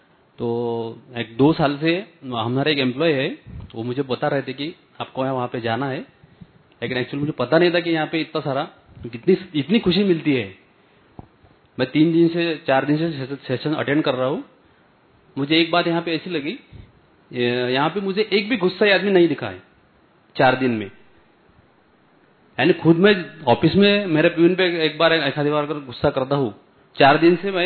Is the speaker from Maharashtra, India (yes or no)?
yes; Shegaon, Maharashtra, India; मैं शेगांव महाराष्ट्र से हूँ